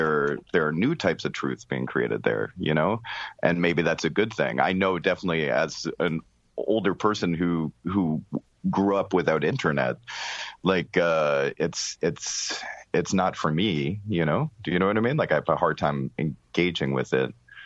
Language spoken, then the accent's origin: English; Canada; like I come from Canada.